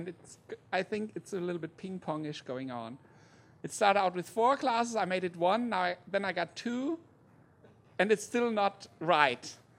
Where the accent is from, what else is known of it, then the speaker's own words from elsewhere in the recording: Switzerland; English is a second language; from Switzerland.